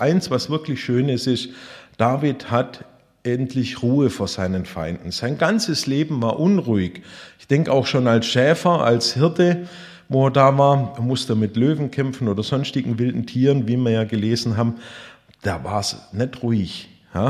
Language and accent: German; Baden-Württemberg, Germany; wir sind sowieso als Schwabe so Häuslebauer